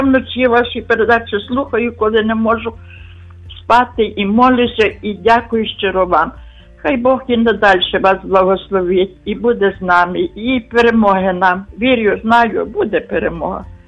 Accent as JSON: {"language": "Ukrainian", "region": "Lviv Oblast", "country": "Ukraine", "tie": "born or raised there", "first_language": "uk", "said": "я виросла на Львівщині з маленьку, вчила теж російську мову, бо в школі заставляли, але моя рідна мова, мелодійна мова, українська."}